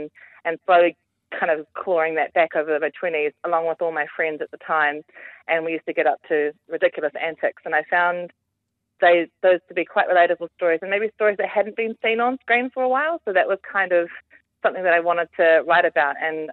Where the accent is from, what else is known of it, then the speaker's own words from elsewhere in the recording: Tauranga, Bay of Plenty, New Zealand; moved away as an adult; now in Wellington, New Zealand; I grew up in Tauranga, and then I moved down to Wellington as a bright-eyed 19-year-old and went to uni here.